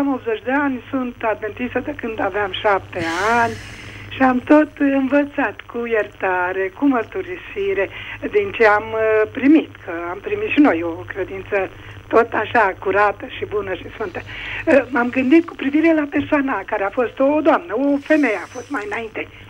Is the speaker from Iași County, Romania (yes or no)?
no; Curtișoara, Olt County, Romania; din Curtișoara Olt.